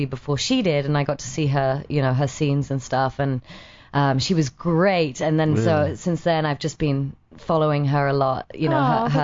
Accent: Yorkshire and the Humber, United Kingdom; also born or lived in York; now in Los Angeles, United States; I'm originally from the north. I grew up in the Yorkshire Dales.

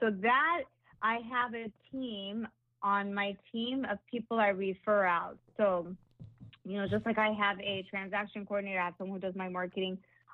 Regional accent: Granada Hills, California, United States; I grew up in Granada Hills. I went to Granada Hills High School

